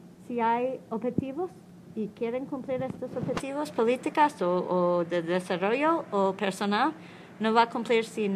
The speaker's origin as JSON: {"language": "Spanish", "region": "New York", "country": "United States", "tie": "born or raised there", "second_language": "Spanish", "said": "yo soy 42 años, yo crecí, nací en 75 y crecí en Nueva York, afuera de la ciudad."}